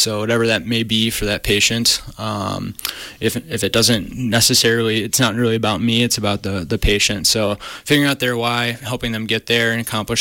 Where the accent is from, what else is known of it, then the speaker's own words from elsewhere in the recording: Milwaukee, Wisconsin, United States; I'm from Milwaukee, Wisconsin, initially, and stayed in the Midwest throughout my studies.